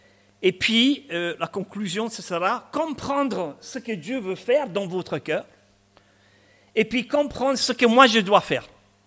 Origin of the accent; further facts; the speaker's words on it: Scotland, United Kingdom; French is a second language; moved away as an adult; now in France; Vous allez remarquer que j'ai un petit accent, j'ai gardé mon accent. Hein. Ce n'est pas un accent du midi, mais je suis écossais. Hein. Je suis venu en France pour une semaine et je suis resté 42 ans.